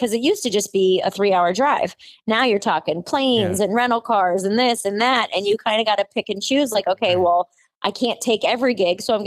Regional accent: New York, United States; I'm coming from New York. I'm like, okay, well, I could go home for the weekend. I could see my family.

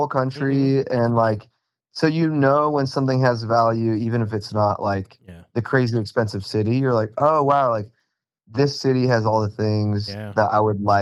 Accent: Sacramento, California, United States; Yeah, I grew up in Sacramento

